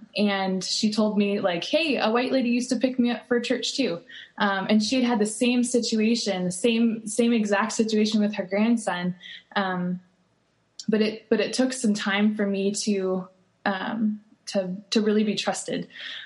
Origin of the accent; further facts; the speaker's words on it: Cupertino, California, United States; So I moved to Oakland and learned very quickly that the area that I grew up in Cupertino was very different than Oakland.